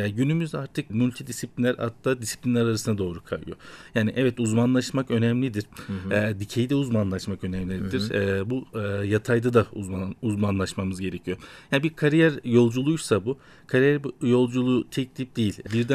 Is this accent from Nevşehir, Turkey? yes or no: yes; Avanos, Nevşehir, Turkey; Nevşehir Avanos doğumluyum. 1986 yılında doğdum.